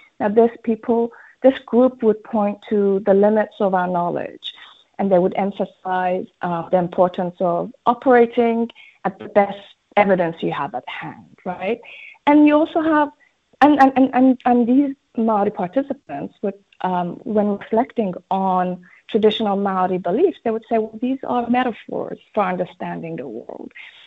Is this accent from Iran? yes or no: yes; Iran; Now, I'm from Iran.